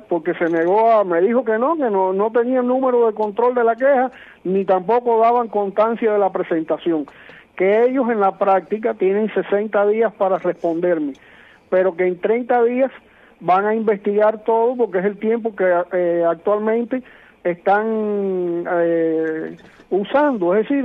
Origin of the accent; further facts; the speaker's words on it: Cuba; somos cubanos